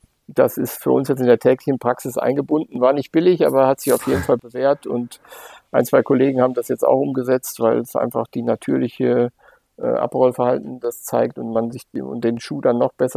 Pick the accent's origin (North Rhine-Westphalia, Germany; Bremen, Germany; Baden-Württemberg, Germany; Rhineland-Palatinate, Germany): North Rhine-Westphalia, Germany; Bad Berleburg; born there; der Weltmarktführer sitzt in Bad Berleburg, wo ich geboren bin